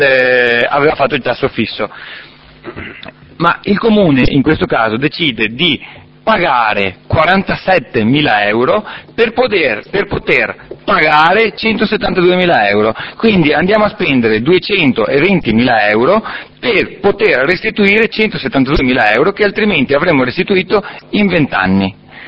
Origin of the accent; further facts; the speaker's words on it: Veneto, Italy; E allora va bene che siamo veneti e siamo bravi e siamo buoni